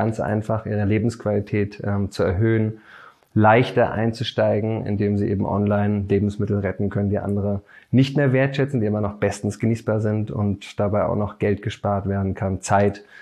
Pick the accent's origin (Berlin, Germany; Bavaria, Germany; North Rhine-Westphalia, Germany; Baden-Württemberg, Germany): Berlin, Germany; Ich bin jetzt 39 Jahre am Start, bin Berliner